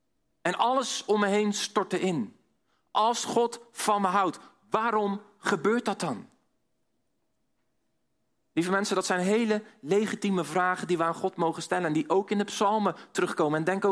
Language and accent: Dutch; Dordrecht, South Holland, Netherlands; Ik kom uit Dordrecht. En als ik vaak moet uitleggen waar ligt Dordrecht, dan zeg ik altijd dat ligt onder de rook van Rotterdam.